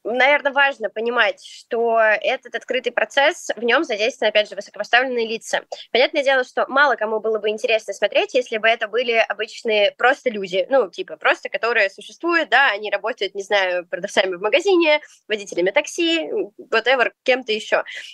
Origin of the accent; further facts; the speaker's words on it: Kaluga, Kaluga Oblast, Russia; в Калужской области, я из Калуги, поэтому такой пример